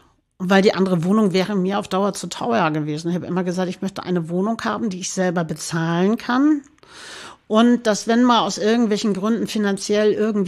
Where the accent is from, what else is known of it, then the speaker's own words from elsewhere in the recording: Hamburg, Germany; Mein Heimatort in Hamburg ist Barmbek.